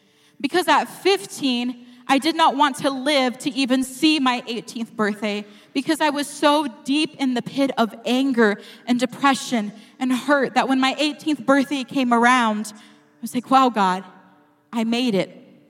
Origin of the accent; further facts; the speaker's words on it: California, United States; now in Michigan, United States; Now, like I said, I'm from California, but I live in Michigan now, so I don't always get to be home